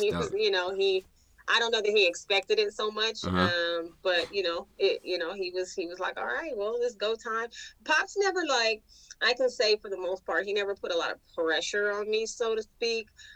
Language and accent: English; Sacramento, California, United States; hello, I grew up in the South Sac. You know what I mean? I went to school, my elementary school years and middle school years in South Sac.